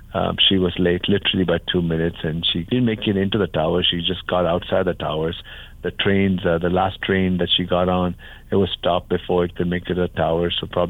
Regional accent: India; I met Jesus growing up in India.

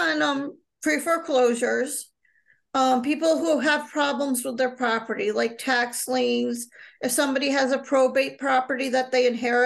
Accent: Massachusetts, United States; You know, we're local. We've been born and raised in Berkshire County.

